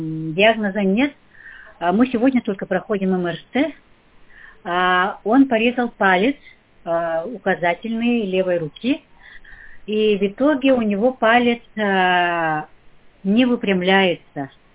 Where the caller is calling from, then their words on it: Sakha Republic, Russia; я из Республики Саха-Якутия звоню.